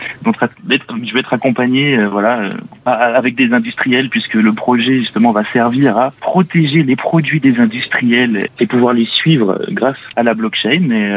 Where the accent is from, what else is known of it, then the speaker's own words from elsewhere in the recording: Périgueux, Nouvelle-Aquitaine, France; Je suis originaire de Périgueux.